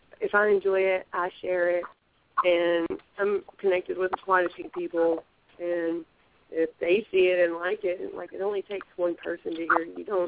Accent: Bossier City, Louisiana, United States; I'm from Louisiana, Bossier City

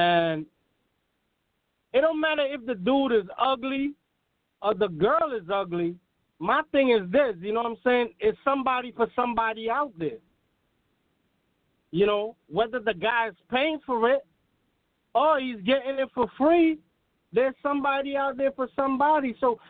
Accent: New York, United States; I'm from New York, bro.

